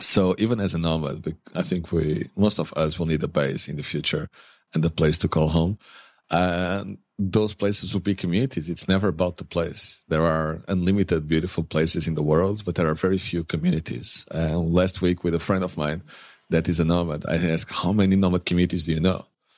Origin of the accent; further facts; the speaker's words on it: Lisbon, Portugal; moved away as an adult; so I'm from Lisbon. I left Lisbon when I was 19. I kept moving from place to place as a student and as a worker.